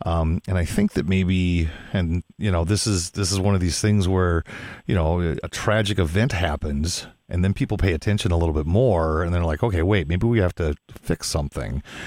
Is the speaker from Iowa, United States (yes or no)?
yes; Waterloo, Iowa, United States; I grew up in Waterloo, Iowa. I don't know how familiar you are with that, but it's it's one of the cities of Iowa.